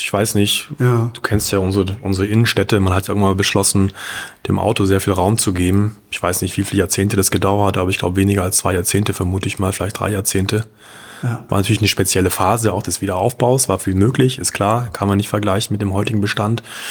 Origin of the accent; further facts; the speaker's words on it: Leipzig, Saxony, Germany; Wir fehlen allerdings als Leipziger natürlich da die erste Handerfahrung.